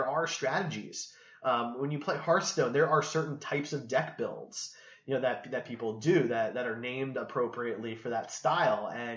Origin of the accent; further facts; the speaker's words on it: Kansas City, Missouri, United States; We're from Kansas City.